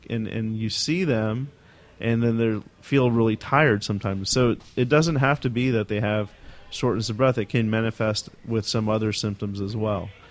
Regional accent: India; I mean, I'm from India and I've been to India and I've seen the pollution out there.

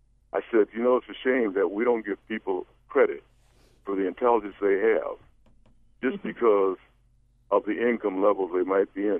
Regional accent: Rochester, New York, United States; I grew up in Rochester, New York, a city that had two race riots.

